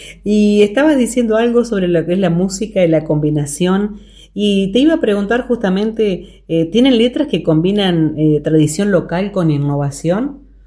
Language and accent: Spanish; Paysandú, Uruguay; moved away; yo también soy de la Heroica, solo que no los conocí a ustedes y hace muchísimos años que me fui. Pero sí soy de Paysandú